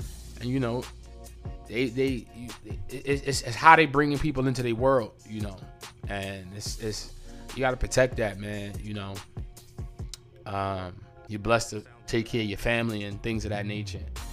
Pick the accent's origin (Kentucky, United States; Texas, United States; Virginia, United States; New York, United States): New York, United States; Bronx; I'm born and raised in the Bronx.